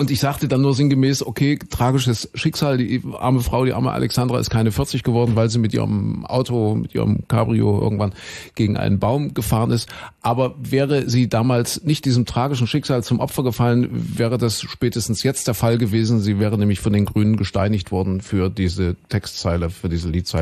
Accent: Köthen, Saxony-Anhalt, Germany; Also Kuhköthen, dort bin ich ja aufgewachsen in Sachsen-Anhalt.

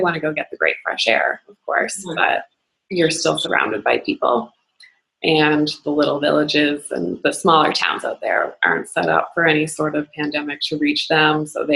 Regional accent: Nova Scotia, Canada; now in Calgary, Canada; I live in Calgary, Alberta, Canada. I'm originally from Nova Scotia, which is on the other side of Canada. And I've been here for about a year.

